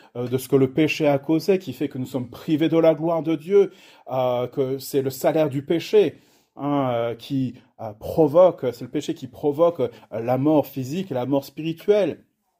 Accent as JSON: {"language": "French", "country": "France", "tie": "born there", "said": "j'ai une double nationalité. Hein, je suis né en France, mais de par ma mère, j'ai aussi cette citoyenneté américaine."}